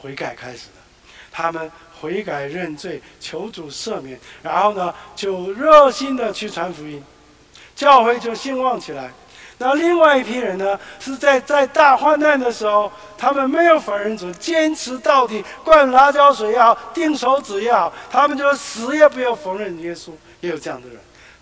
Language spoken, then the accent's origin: Chinese; South Korea; moved away; 从小出生长大在韩国